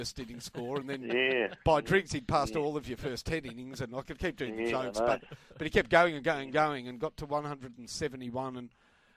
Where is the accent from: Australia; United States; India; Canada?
Australia; I remember the first time I'd really felt it as an Australian cricket fan.